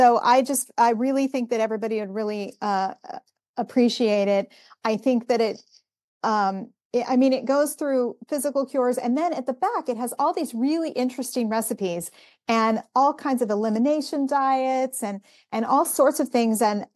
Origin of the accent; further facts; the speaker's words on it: Ireland; Well, I just turn red because I'm Irish and that's what happens.